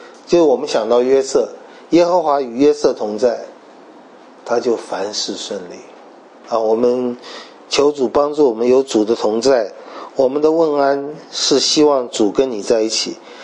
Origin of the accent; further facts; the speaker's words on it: China; 那么我们中国人不太讲谦卑，我们讲谦虚啊